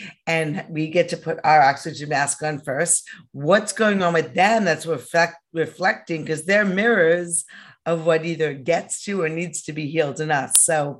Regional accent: New York City, New York, United States; but growing up in New York as a neurotic New York Jewish mother, you know, I didn't even believe in a God.

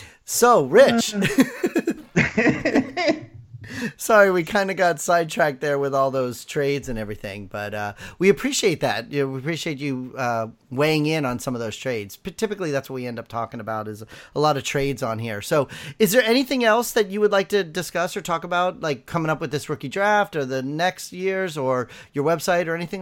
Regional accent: Florida, United States; Listen, I'm from South Florida, but yeah, you're right.

